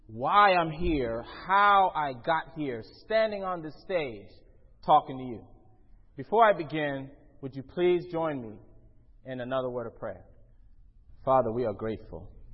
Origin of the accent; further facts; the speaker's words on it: Gloucester, South West England, United Kingdom; born there; I was born in Gloucester, England in 1981. I was born in a Muslim home. I have four siblings, a twin brother and a brother Javed.